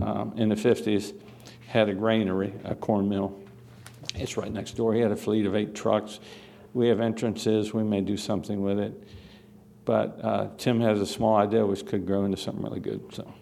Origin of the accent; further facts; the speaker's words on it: Bethany Beach, Delaware, United States; from Bethany Beach.